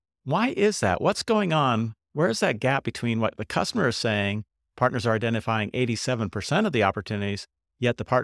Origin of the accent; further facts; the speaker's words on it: Seattle, Washington, United States; I'm fresh back from a trip to my hometown of Seattle, where I got to spend time with my childhood friends